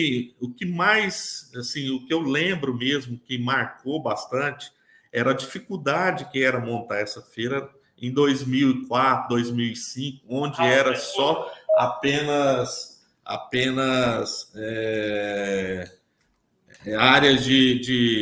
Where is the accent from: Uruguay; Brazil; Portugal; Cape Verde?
Brazil; Porangatu, Goiás; now in Rio Verde, Brazil; eu não sou natural aqui de Rio Verde, eu sou natural de Porangatu, que fica a 100 quilômetros do Tocantins, sabe? Morava em fazenda e tudo